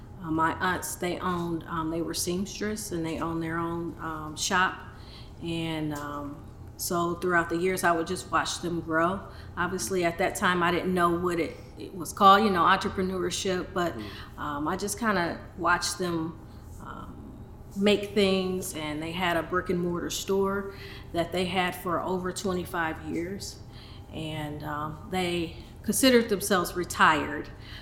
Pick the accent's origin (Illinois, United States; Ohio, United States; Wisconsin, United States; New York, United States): Ohio, United States; Cleveland; Actually, no, I'm not. I'm originally from Cleveland, Ohio.